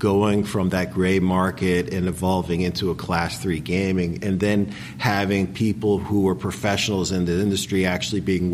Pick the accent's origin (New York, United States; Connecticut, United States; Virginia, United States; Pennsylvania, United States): New York, United States; I was supposed to go back to New York. I'm originally from New York.